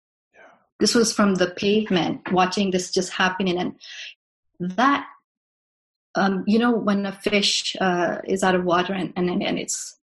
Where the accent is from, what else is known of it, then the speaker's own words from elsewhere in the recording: Denmark; girls in my faith community, and I've done that for the past 20+ years when I was in Denmark. I am from Denmark